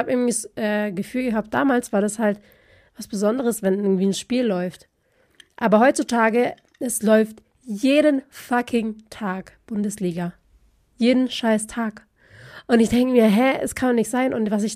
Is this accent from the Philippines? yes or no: yes; Philippines; bei uns auf den Philippinen heißt es auch nicht Monster, sondern es heißt Momo. Also ich weiß nicht, ob das noch unserem Dialekt so ist.